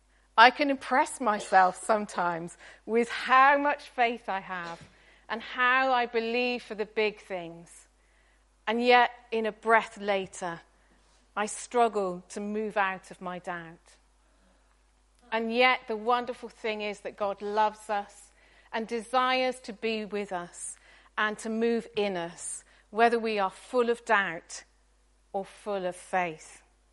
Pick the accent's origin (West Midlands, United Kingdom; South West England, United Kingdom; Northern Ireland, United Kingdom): South West England, United Kingdom; Gloucester; if I was threatened in Gloucester, my hometown, I think I would steer clear of here again